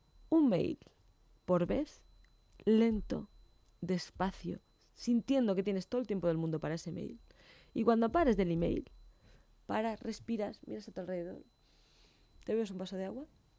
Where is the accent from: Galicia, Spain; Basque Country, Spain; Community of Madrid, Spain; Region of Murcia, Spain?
Region of Murcia, Spain; Pues yo me voy a la playa Murcia, a mi tierra.